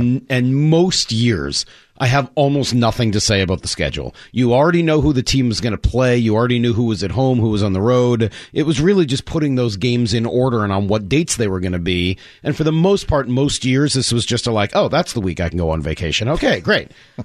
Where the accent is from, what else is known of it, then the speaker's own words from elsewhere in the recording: Northeast, United States; now in Seattle, United States; I'm probably in the booing camp because I'm from the Northeast.